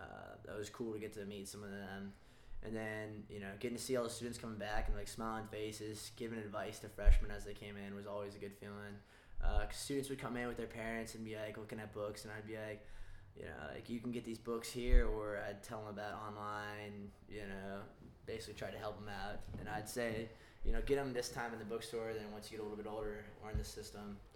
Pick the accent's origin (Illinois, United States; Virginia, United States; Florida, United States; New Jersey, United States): Virginia, United States; Burke; I'm a junior. My dad is a senior, of course. I'm 22 years old. I'm from Burke, Virginia.